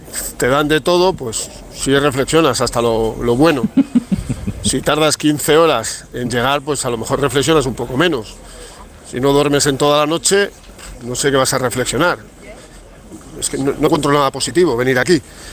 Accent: Kazakhstan; En mi pueblo, que es el sitio más bonito que hay en el mundo. Estamos a 200 kilómetros de la frontera con China. Esto es efectivamente Kazajistán.

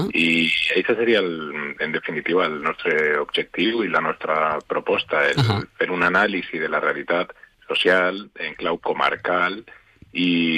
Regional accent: Valencia, Valencian Community, Spain; born there; first language Spanish; Catalan is a second language; jo sóc nascut a València Ciutat, jo sóc castellano parlant, de a casa meva no es parlava valencià

